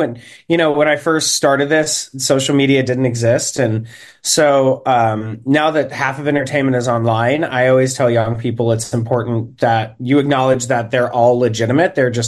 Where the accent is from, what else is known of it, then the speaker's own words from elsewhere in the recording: Michigan, United States; moved away as an adult; But I grew up in Michigan until I was about 19.